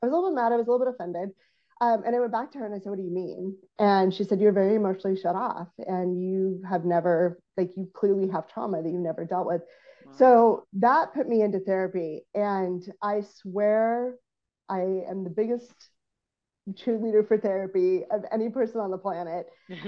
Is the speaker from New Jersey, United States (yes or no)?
no; Texas, United States; now in Seattle, United States; I mentioned that I grew up in Texas, and when we moved to Seattle the very first summer, I mean, I grew up in a pretty small town that it was very, very white.